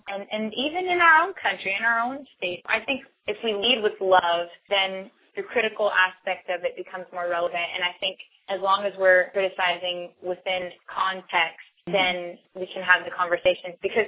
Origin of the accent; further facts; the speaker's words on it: California, United States; now in Nashville, United States; I can honestly say growing up in Southern California, my brother, who is 20 years old, is not fazed when he sees a girl in a bikini because it's everywhere.